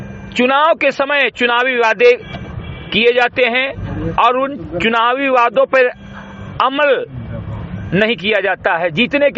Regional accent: Uttar Pradesh, India; ग्राम सभा सिमरी कटई विकासखंड मेनपुरा जनपद बहराइच का मूल निवासी हूं तथा एक सामाजिक कार्यकर्ता हूं

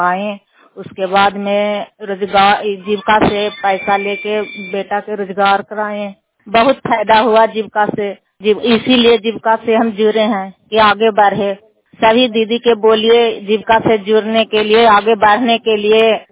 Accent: Prasadiya, Bihar, India; प्रसदिया के रहने वाला हूँ।

